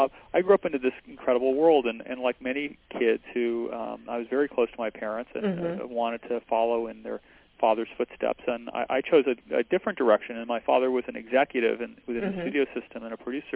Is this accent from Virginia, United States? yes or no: no; Hollywood, California, United States; I am actually probably one of the few people in this town of Hollywood that grew up, born and grew up in Hollywood.